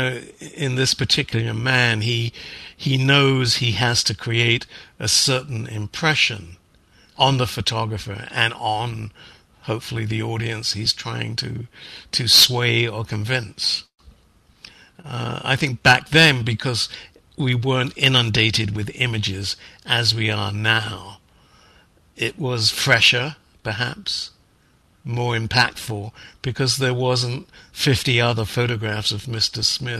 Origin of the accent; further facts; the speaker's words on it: London, United Kingdom; born there; accent: Cockney; I was born, you know, in as a Cockney in the East End of London.